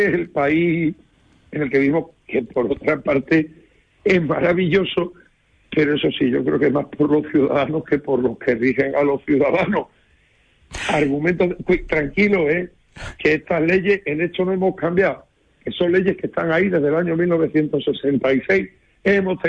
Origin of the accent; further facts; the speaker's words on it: Andalusia, Spain; yo soy andaluz, pero nos une una cosa. Los dos somos españoles.